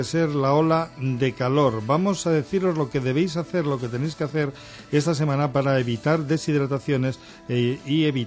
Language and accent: Spanish; Spain; que podamos disfrutar y decir que soy español